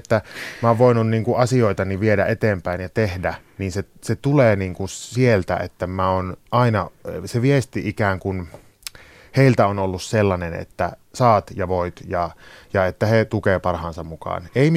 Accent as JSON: {"language": "Finnish", "town": "Sonkajärvi", "region": "North Savo", "country": "Finland", "tie": "born or raised there", "also_born_or_lived": "Helsinki", "said": "mä oon siis siellä kasvanut, mä oon syntynyt täällä Helsingissä, mä oon kasvanut siellä Sonkajärvellä, tai 11 vuotta siellä meni, mutta kun mulla ei ole siellä mitään sukua"}